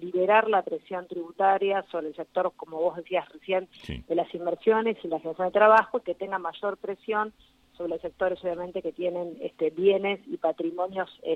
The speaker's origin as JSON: {"language": "Spanish", "country": "Argentina", "said": "Como argentina, argentinos"}